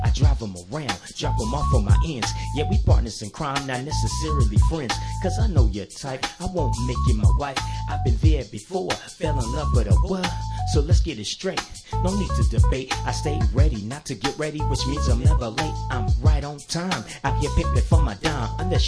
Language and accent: English; West Coast, United States; also born or lived in Texas; I was born in Texas, raised in the West Coast, and I always ran with a lot of people from back east, from the East Coast.